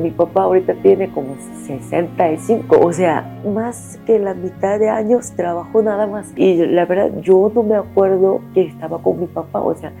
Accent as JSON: {"language": "Spanish", "region": "Busan", "country": "South Korea", "said": "Es que son de Busan. Somos de Busan."}